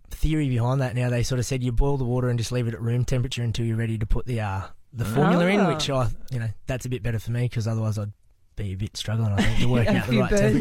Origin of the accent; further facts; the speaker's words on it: Gold Coast, Queensland, Australia; Yeah, I'm from the Gold Coast, and Northern New South Wales is where most of my family is